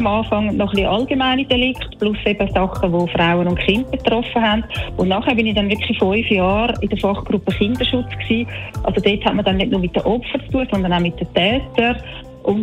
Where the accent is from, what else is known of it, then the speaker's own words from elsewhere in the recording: Spreitenbach, Aargau, Switzerland; Also ich bin ursprünglich von Spreitenbach, musste aus beruflichen Gründen von meinem Vater.